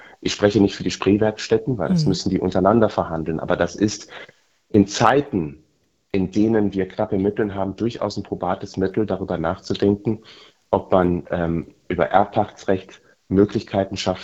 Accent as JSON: {"language": "German", "country": "Tanzania", "said": "unter anderem auch meine Heimat Tansanias"}